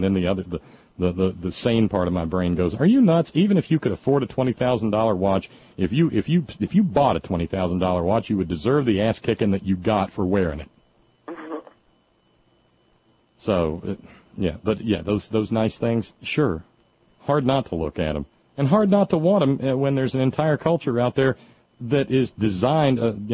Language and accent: English; Alabama, United States; you go down to where I was born and raised in Alabama, lot less demand, lot cheaper home prices.